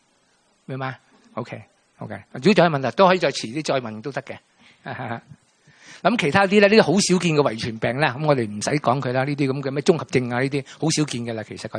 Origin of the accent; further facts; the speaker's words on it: Guangdong, China; 我哋广东人最中意啦，吓啲鱼生啊、鱼生粥啊